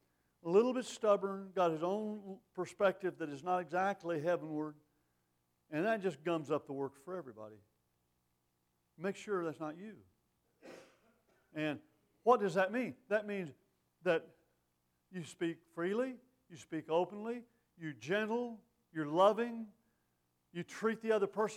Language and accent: English; Arizona, United States; also born or lived in Texas; I'm from Texas. I look at things like Texans look at things. Actually, I was raised in Arizona, so I'm probably more Arizonan than I am Texan.